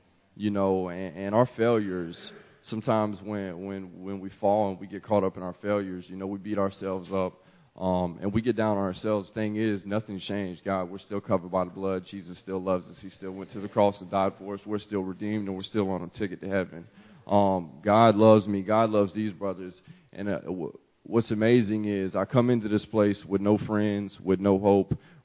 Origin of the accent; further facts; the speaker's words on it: Tallahassee, Florida, United States; I'm actually from Tallahassee, Florida. Matter of fact, I'm from right around the corner here.